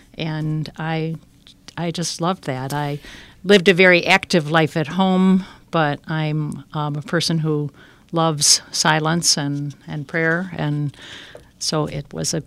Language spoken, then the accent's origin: English; Wilmette, Illinois, United States; And then when I was ready to go to school, I was raised in Wilmette and went to St. Joseph's Parish in Wilmette.